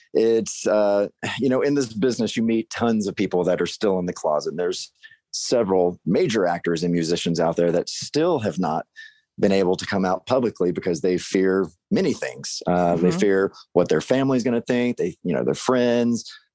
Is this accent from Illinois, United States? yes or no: no; Mississippi, United States; I'm from Mississippi. So I was like, well, crap, like what's my family going to think? How is my little small town going to treat my family when I come out?